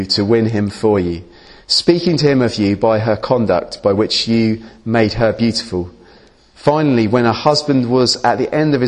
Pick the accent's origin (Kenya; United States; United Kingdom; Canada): United Kingdom; Ask people questions about their lives, and usually, because we're British, people, well, it's less so now, but they will ask you a question back